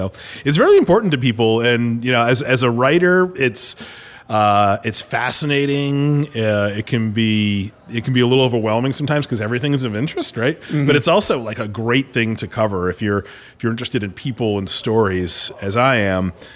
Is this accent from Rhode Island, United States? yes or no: yes; Rhode Island, United States; I was back home where I grew up in Rhode Island